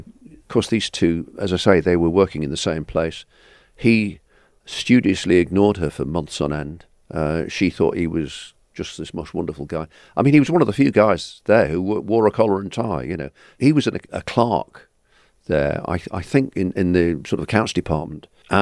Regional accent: Salford, North West England, United Kingdom; also born or lived in Manchester; was my hometown, very much Northern England.

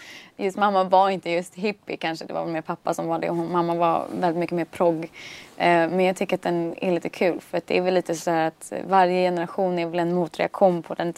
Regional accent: Stockholm, Stockholm County, Sweden; Jag växte upp i Torsplan.

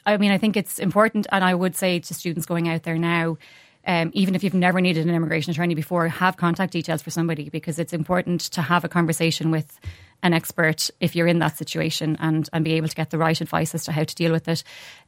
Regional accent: Ireland; So, I mean, that is one of the good things about being an Irish J1 student.

